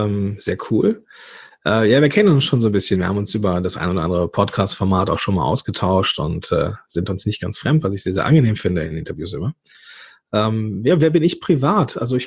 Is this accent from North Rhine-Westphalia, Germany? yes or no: yes; North Rhine-Westphalia, Germany; born there; now in Langenfeld, Germany; bin hier geboren im Dreistromland zwischen dem Rheinland, dem Ruhrgebiet und dem Niederrhein. Und ich glaube, ich habe die besten Anteile aus den jeweiligen Bereichen mitgenommen, wohne jetzt hier zwischen Düsseldorf und Leverkusen in Langenfeld und ja, bin der Liebe wegen irgendwann hier hingezogen.